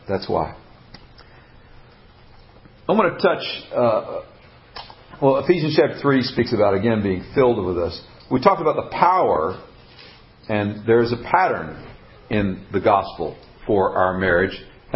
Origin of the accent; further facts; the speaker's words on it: Buffalo, New York, United States; I grew up in Buffalo, New York. And Buffalo gets a lot of snow.